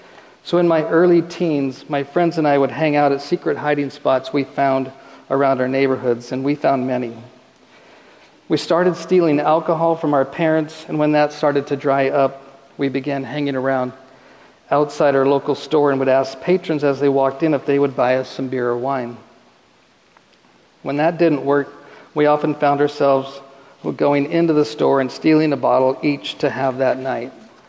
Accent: Portland, Oregon, United States; I grew up in Northeast Portland, the youngest of three with two older sisters.

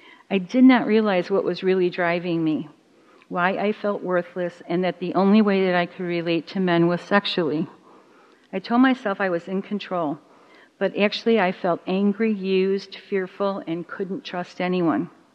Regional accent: Rochester, New York, United States; Growing up in Rochester, New York, my father was lord and master of our home.

